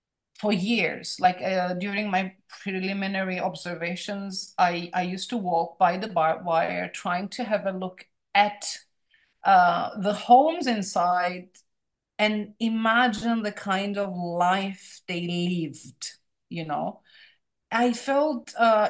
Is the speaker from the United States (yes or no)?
no; Cyprus; Turkish-speaking Cypriot, trying to make sense of this experience of enforced displacement.